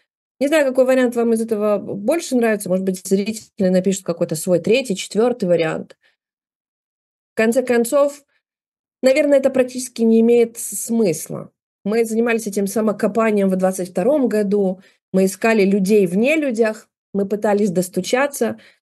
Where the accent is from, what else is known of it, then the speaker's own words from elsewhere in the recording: Belarus; Мы были другими, белорусы были другими.